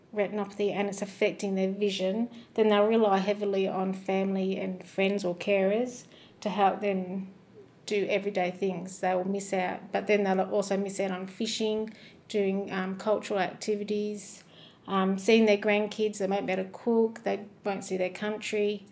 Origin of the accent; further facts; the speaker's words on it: Tasmania, Australia; now in Perth, Australia; I'm from Tasmania, so I'm Palawa. I'm not actually Noongar. I'm married to a Noongar man and moved to Perth in 2000.